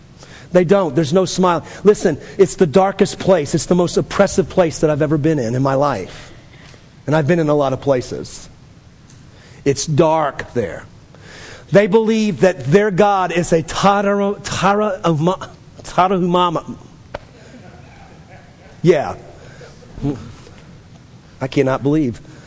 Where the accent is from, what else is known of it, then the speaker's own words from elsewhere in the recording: United States; I love America. I'm an American. Love our troops.